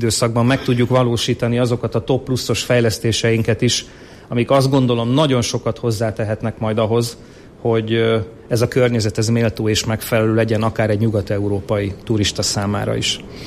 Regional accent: Miskolc, Borsod-Abaúj-Zemplén, Hungary; most nagyon büszke városvezetőként és büszke miskolciként azt mondhatom

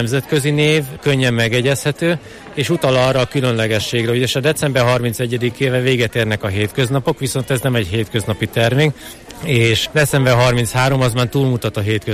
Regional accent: Miskolc, Borsod-Abaúj-Zemplén, Hungary; Mi miskolciak vagyunk egyébként

